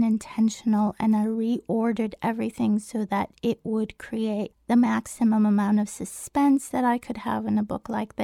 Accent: Iran; also born or lived in Turkey / Germany / Kenya; now in United States; Well, I was born in Turkey, but I'm Iranian. My parents are Iranian. Then I lived in Iran for a few years. Then we moved to Hamburg, Germany. I started school there. And then we went to Kenya. And then we went back to Iran and then came to the United

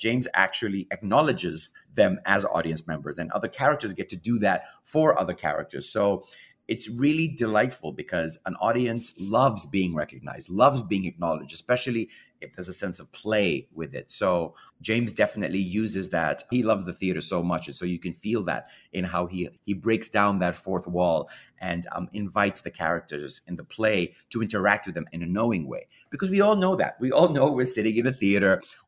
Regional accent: Kenya; now in United States; because I grew up in Kenya

